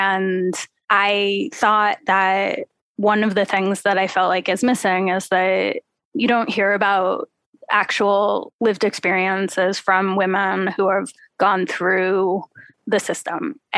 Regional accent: Los Angeles, California, United States; also born or lived in Oakland; like I said, I grew up in LA. you know, I know those hills. I know California really well. I was born in Oakland.

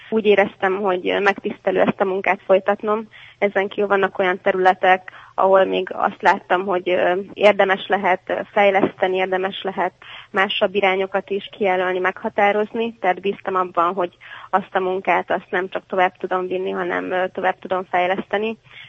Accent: Hungary; Én Észak-Kelet-Magyarországról származom

